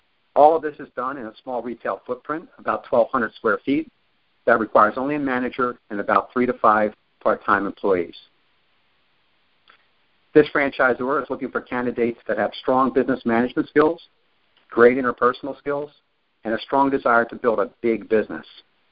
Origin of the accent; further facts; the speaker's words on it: Philadelphia, Pennsylvania, United States; So, I'm from Philadelphia, so I tend to talk a little fast. Around here, people understand me, but I'll try and slow it down a little bit so that you hear all this.